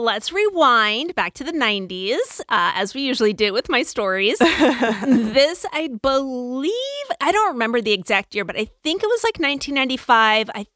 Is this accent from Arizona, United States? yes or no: yes; Phoenix, Arizona, United States; And so I took to the local newspaper, the Arizona Republic, because, you know, I grew up in Phoenix, Arizona.